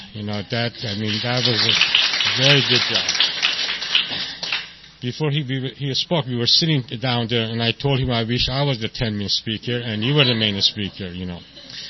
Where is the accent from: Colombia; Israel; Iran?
Iran; Tehran, Tehran Province; English is a second language; also born or lived in Chicago; now in San Diego, United States; you might be able to say from my accent that I'm not from San Diego, you know, although they introduced me right. And I was born in Tehran, Iran. And I came here. I landed in Chicago in 1976, and then I came to San Diego in 1987